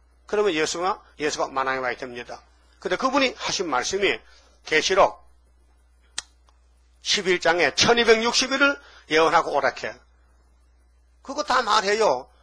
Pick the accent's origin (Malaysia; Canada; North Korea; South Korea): South Korea; Uiseong, North Gyeongsang; 김한봉 목사는 우리 고향 사람이에요. 의성군 다 있는 사람인데, 내보다 5년 선배요, 초등학교.